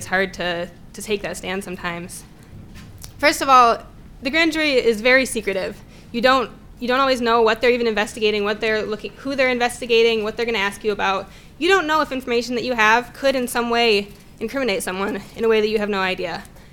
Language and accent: English; Minneapolis, Minnesota, United States; I'm from Minneapolis. I've been involved in anarchist organizing in the Twin Cities for a number of years.